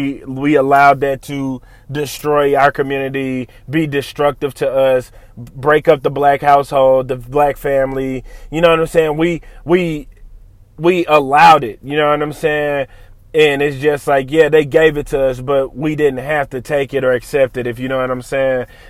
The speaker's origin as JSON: {"language": "English", "town": "St. Louis", "region": "Missouri", "country": "United States", "tie": "born or raised there", "said": "me being a young kid, man, growing up in St. Louis and shit like that, you know, growing up, my nigga, like, a lot of us don't make it out of the town."}